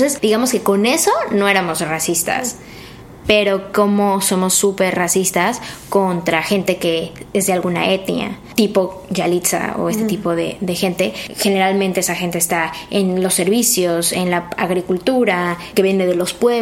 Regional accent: Mexico City, Mexico; al menos yo nací y crecí en México, en la Ciudad de México.

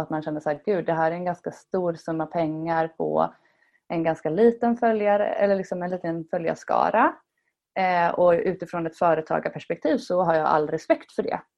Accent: Sweden; Alltså jag är ju väldigt svensk kanske på det sättet.

